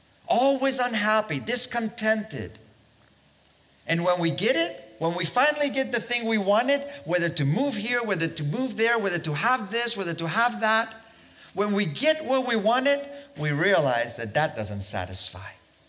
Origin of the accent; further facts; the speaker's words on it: Balearic Islands, Spain; Here I am pastoring today, a church full of Germans and English people, and I'm from Mallorca.